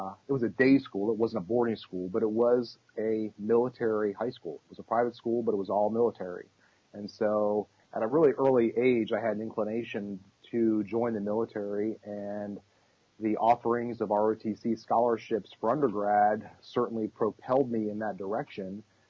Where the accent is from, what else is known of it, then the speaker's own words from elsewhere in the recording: Washington, D.C. area, United States; I grew up on the East Coast, in a suburb of Washington, D.C.